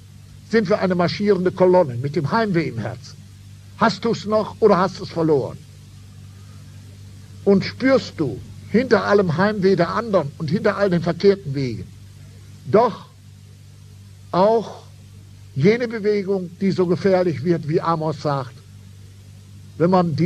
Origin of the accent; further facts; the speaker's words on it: Lower Saxony, Germany; Ich sage, nein, nein, nein, ich bin Niedersachse, ja, ja, in Ravensberg, Westfalen.